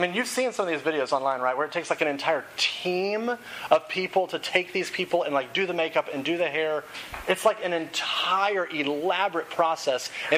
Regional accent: Texas, United States; Now, I grew up in Texas, and a lot of my friends that I went to high school with went to a big Christian university in Texas

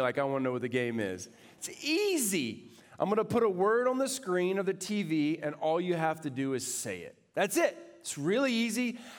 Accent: Houston, Texas, United States; That is, I'm from Houston, Texas, petroleum capital of the world.

